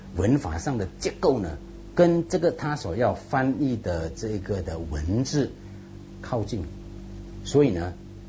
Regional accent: China; 还好呢，我们中国人有一个的词句

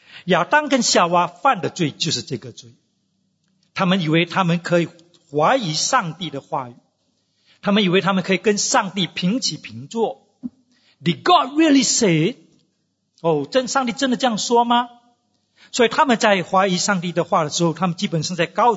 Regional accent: Singapore

